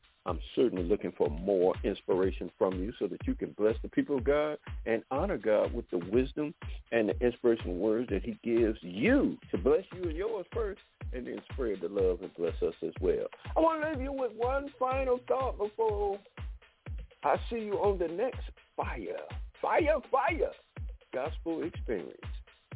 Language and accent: English; Detroit, Michigan, United States; also born or lived in Pineville, Arkansas; Y'all know I was born in Pineville, Arkansas, but I grew up in Detroit, so Detroit is always with me. Michigan is always with me.